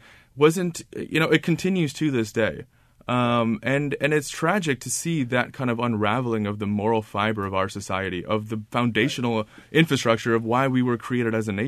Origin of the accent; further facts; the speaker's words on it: United States; now in Washington, United States; So I am an American Muslim, and I moved to Washington, D.C. after college in early 2010